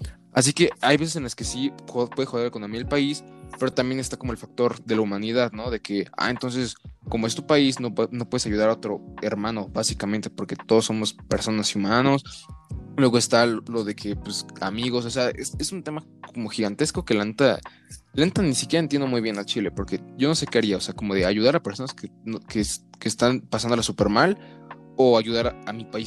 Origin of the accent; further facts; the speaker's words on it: Mexico; como por ejemplo mexicano, que yo soy mexicano